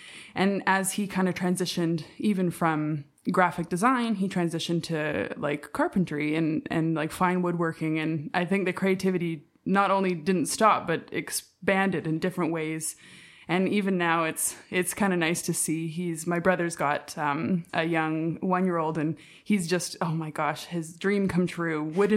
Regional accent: British Columbia, Canada; And growing up in the Lower Mainland, we did have the benefit of being kind of in this cultural mosaic

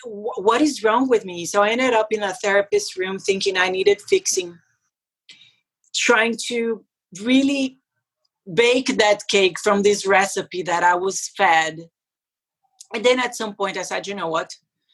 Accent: Brazil; now in United Kingdom; I come from a very warm part of Brazil.

